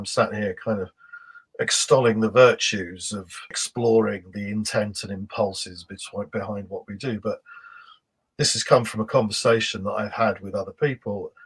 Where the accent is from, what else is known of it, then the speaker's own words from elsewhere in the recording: England, United Kingdom; I'm from England, you're from Ireland